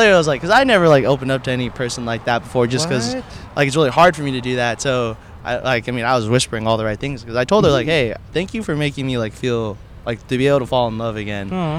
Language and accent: English; Philippines; I mean, the joke is because I'm Filipino, so I would love, like, a Filipino one.